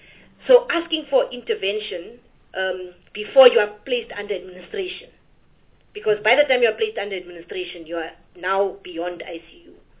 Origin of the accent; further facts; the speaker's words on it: Gauteng, South Africa; I'm from Gauteng